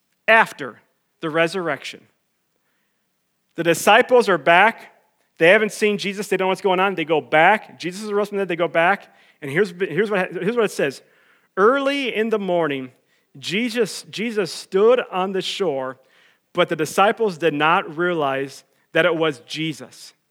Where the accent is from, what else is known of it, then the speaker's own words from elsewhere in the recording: Willmar, Minnesota, United States; I was raised in Wilmer, Minnesota, and I went to church there.